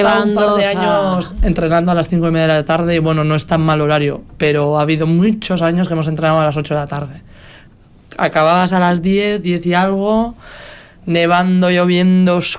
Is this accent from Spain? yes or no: yes; Vitoria, Basque Country, Spain; Yo siempre digo, somos de Vitoria, entonces en Vitoria siempre hay más modalidades deportivas y más.